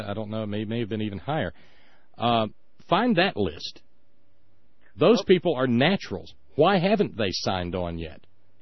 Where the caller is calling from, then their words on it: Buffalo, New York, United States; We're calling you from Buffalo, okay? You like to talk about Buffalo? We're calling from Buffalo, okay?